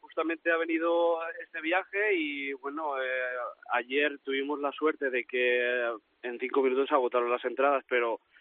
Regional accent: Spain; me traje bastantes cosas de España, tengo la bandera, tengo la camiseta, tengo bastantes cosas, porque me siento muy español

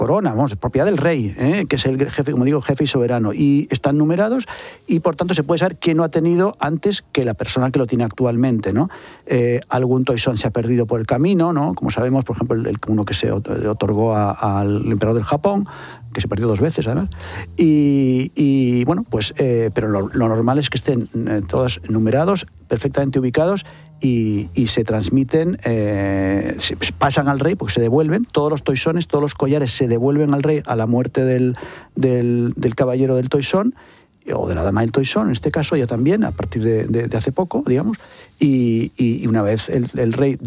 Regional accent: Spain; Bueno, a mí sí me compete como español y yo creo que debo decir lo que pienso al respecto.

